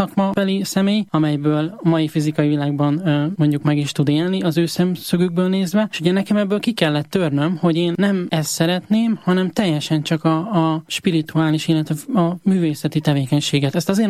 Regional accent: Nyírbátor, Szabolcs-Szatmár-Bereg, Hungary; born there; Én Nyírbátorban születtem, nagy református egyházközösség

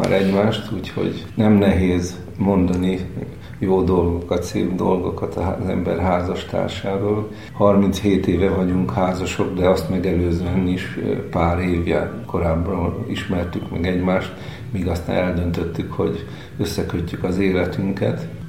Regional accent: Csongrád, Csongrád-Csanád, Hungary; amikor gyerek voltam, akkor jártam minisztrálni Csongrádon, én ott születtem.

